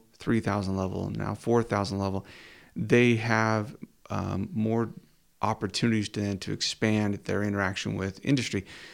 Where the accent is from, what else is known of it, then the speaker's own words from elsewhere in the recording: Delta, Utah, United States; when I was raised in Delta, Utah, I began working at a young age.